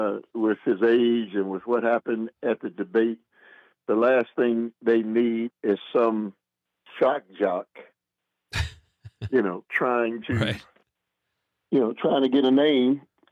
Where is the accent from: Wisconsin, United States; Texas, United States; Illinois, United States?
Wisconsin, United States; Milwaukee; I'm born and raised in Milwaukee.